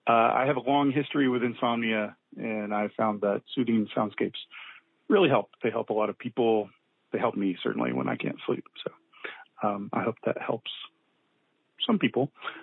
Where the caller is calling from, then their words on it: Rogers, Arkansas, United States; I'm calling from Rogers, Arkansas.